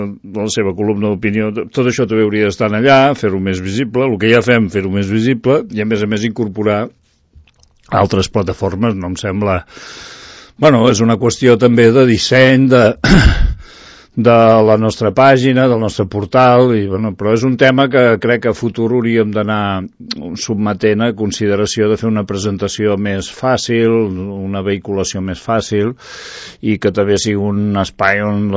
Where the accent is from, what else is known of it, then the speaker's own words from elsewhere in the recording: Girona, Catalonia, Spain; now in Sant Cugat, Spain; quan m'han preguntat tu d'on ets, pues jo dic que soc de Sant Cugat, he viscut més anys a Sant Cugat que a Girona, no? Tot i, abans deia que era de Girona, però ara ja no té cap sentit dir que soc de Girona, perquè no m'hi sento, no? Em sento d'aquí